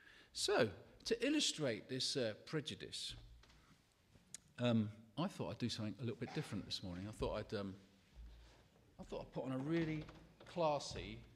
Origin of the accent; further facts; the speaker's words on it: London, United Kingdom; When I was growing up in North London, I sadly became one of those people who thought South Londoners were a bit different.